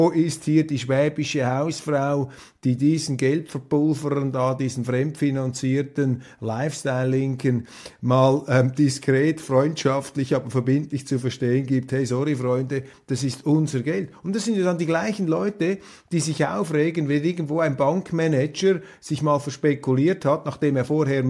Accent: Switzerland; Ich will mich hier überhaupt nicht als Schweizer, als privilegierter Schweizer hinter den sieben Bergen aufschwingen.

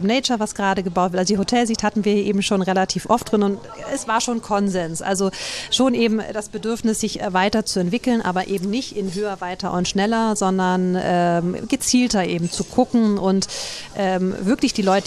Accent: Northern Germany, Germany; dass man als Norddeutscher ja schon so ein bisschen abgehärtet.

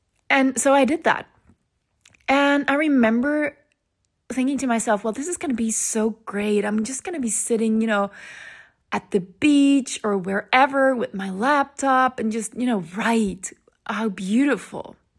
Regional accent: Sweden; English is a second language; and I'm not a German native speaker, since I grew up in Sweden

